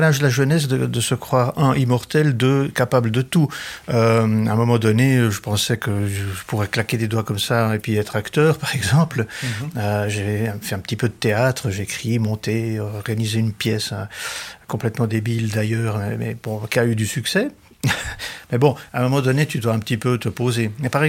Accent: Jura, Switzerland; des copains du village où j'ai grandi, aux Franches-Montagnes.

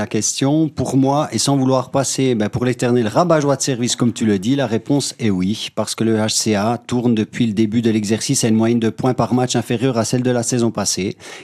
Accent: Jura, Switzerland; Puis on parlait de ça aussi en tant que jurassien, nos rubriques, et puis on dirait on devrait défendre.

